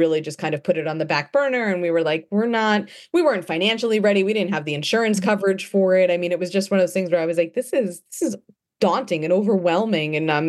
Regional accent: New Jersey, United States; Yeah, Jersey girl, born and raised.

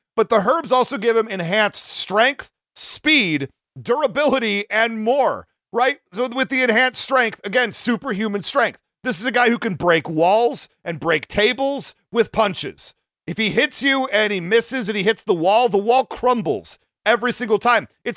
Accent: United States; I pronounce the H in herbs because I'm an American and there's an H in that word.

